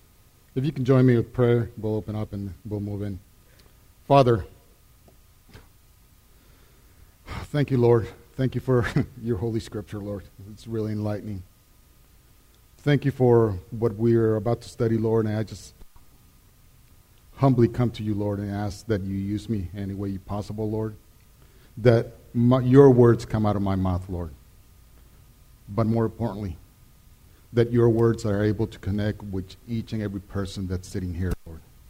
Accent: Costa Rica; I grew up in Costa Rica in a very small rural town. population currently is about 8,000. So, you know, back then when I lived, I was born there, probably we didn't even crack 1,000.

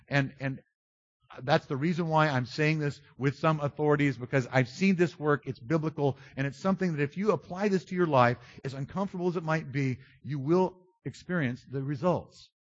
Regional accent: Charlotte, North Carolina, United States; Now, I grew up in the South. My mom was a chain smoker when I was a little kid. And we had this field in our backyard of clover. And clover in the South, in Charlotte, North Carolina at least, is like honeybee heaven.

